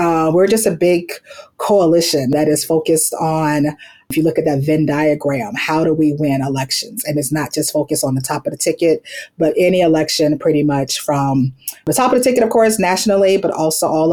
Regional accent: Florida, United States; I started my career in the state legislature in my home state, Florida

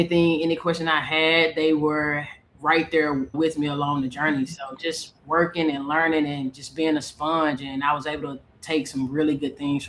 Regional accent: Jackson, Mississippi, United States; and I'm from Jackson, so I was able to have my support system with me

